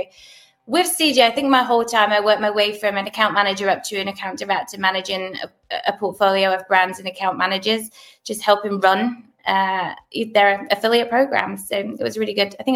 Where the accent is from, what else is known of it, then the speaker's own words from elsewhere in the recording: London, United Kingdom; moved away as an adult; now in Amelia Island, United States; As you can probably hear, I'm from England originally. I grew up in London, Southeast, and I came to America on an internship. I think it was 20 years ago, showing my age now.